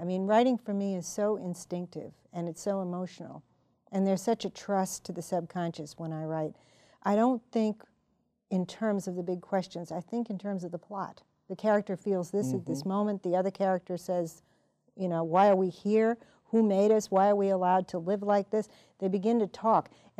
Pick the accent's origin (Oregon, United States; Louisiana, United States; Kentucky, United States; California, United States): Louisiana, United States; New Orleans; And I came from New Orleans, which really has never been part of the modern world, and I was in America by then. I was in Texas.